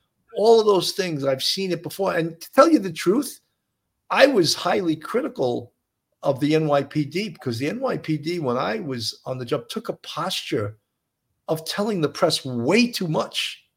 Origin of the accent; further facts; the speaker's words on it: Midwest, United States; I'm from the Midwest, and my cop friends and family are different.